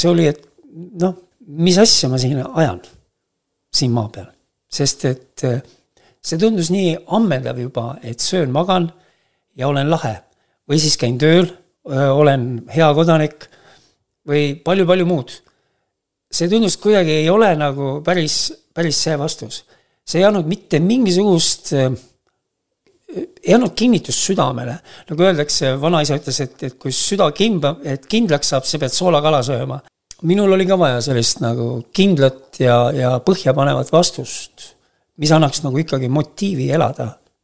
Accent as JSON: {"language": "Estonian", "town": "Võru", "region": "Võru County", "country": "Estonia", "tie": "born or raised there", "said": "ma olen põline võrukas, küll õpingute aastat ja nagu ikka noored inimesed käivad teistes linnades ja elavad võibolla ajutiselt mujal või töötanud mujal, aga elan ikkagi Võrus."}